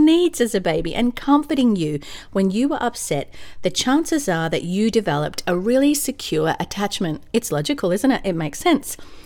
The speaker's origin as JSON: {"language": "English", "country": "Australia", "also_born_or_lived": "London / California", "lives_now": "Atlanta, United States", "said": "artist, educator, and entrepreneur who's danced through life in Australia, London, and California. Now I'm an Aussie in Atlanta, Georgia, USA."}